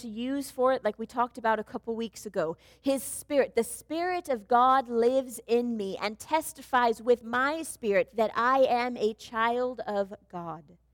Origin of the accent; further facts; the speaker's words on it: Arizona, United States; because I grew up in Arizona and we did that and we had competitions